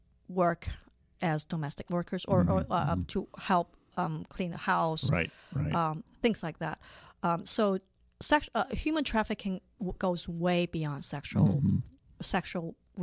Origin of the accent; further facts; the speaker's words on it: Hong Kong; also born or lived in Wisconsin; now in Sacramento, United States; I grew up in Hong Kong. I was born and raised in Hong Kong.